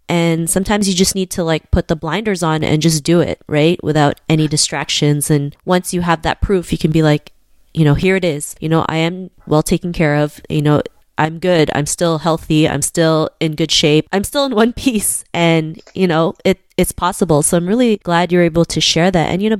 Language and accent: English; Philippines; I'm from the Philippines as well.